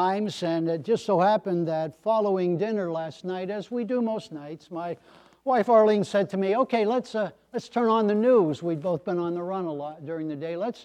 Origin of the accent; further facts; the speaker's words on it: Pennsylvania, United States; I grew up in the Poconos. I have family there.